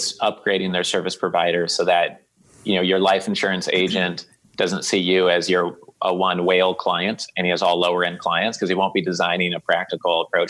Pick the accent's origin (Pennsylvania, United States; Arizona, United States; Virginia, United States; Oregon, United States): Oregon, United States; now in Florida, United States; No, I grew up in Oregon.